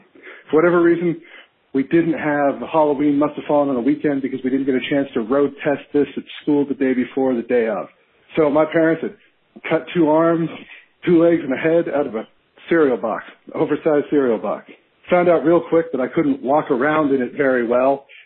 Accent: Toronto, Ontario, Canada; When I was a kid growing up in Toronto, we didn't have a lot of money.

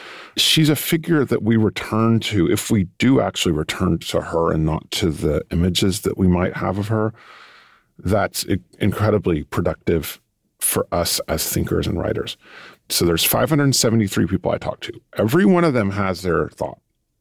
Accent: Texas, United States; also born or lived in Europe; So I've lived in Europe for most of my life, well, half my life. I come from Texas.

